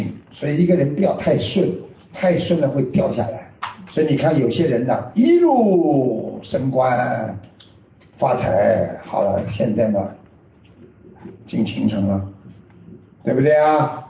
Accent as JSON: {"language": "Chinese", "country": "China", "said": "你看我们在中国，我们是大陆来的"}